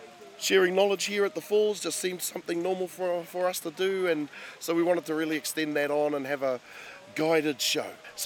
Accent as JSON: {"language": "English", "town": "Sydney", "region": "New South Wales", "country": "Australia", "tie": "born or raised there", "lives_now": "New Zealand", "said": "I grew up in Kapahaka, practising every Sunday with our Kapahaka group, Te Huinga Waka in Sydney, where I grew up, returning to Aotearoa"}